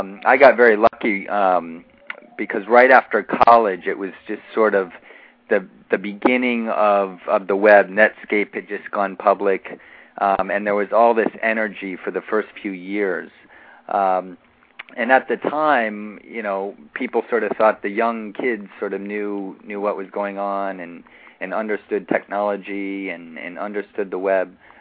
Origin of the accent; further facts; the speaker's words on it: Iowa City, Iowa, United States; now in New York City, United States; Yeah, I grew up in Iowa and actually lived most of my life in Iowa City, right in the Midwest, and ended up moving out to the East Coast where I went to college and haven't left since, in New York City now.